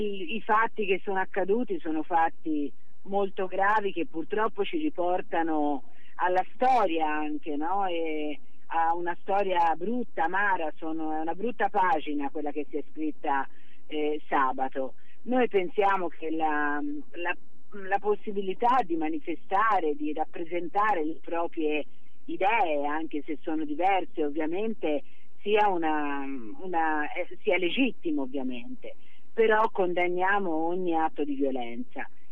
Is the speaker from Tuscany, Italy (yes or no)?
yes; Tuscany, Italy; Peraltro, lo dico da toscana